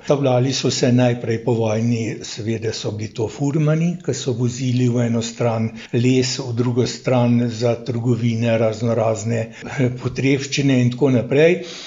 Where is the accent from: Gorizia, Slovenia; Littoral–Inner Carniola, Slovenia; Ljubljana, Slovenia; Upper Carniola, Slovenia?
Littoral–Inner Carniola, Slovenia; Bloke; Ja, jaz sem Bločen, ponosen sem, da sem Bločen. Včasih se pohecam, da sem z Bloškega Tibeta.